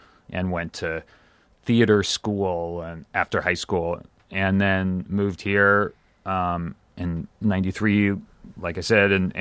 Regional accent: Germany; moved away; actually 100% German. I was born and raised in Germany

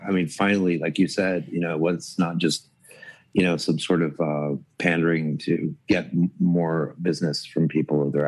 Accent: Toronto, Ontario, Canada; I grew up in Toronto.

